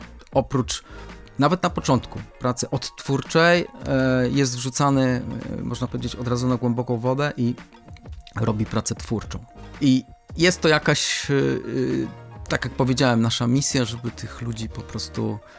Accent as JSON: {"language": "Polish", "town": "Szczecin", "region": "West Pomeranian Voivodeship", "country": "Poland", "said": "Jesteśmy wszyscy ze Szczecina, stąd są nasze korzenie."}